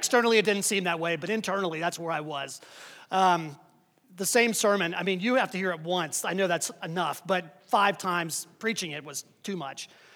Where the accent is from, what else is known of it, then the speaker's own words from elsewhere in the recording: Pennsylvania, United States; as a boy growing up in Western Pennsylvania, deer hunting was like a second religion.